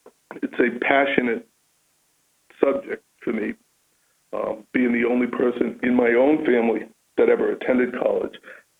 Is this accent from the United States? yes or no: yes; Nashua, New Hampshire, United States; I'm a New Hampshire native, born and brought up in Nashua, New Hampshire.